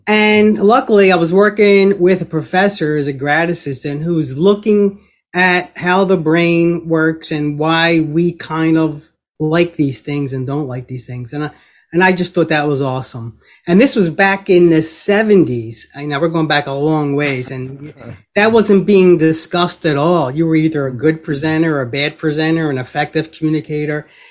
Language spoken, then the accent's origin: English; Philadelphia, Pennsylvania, United States; Well, I'm born and raised in Philly. Actually, I grew up about 2 miles from U Sciences campus, so I haven't gone very far.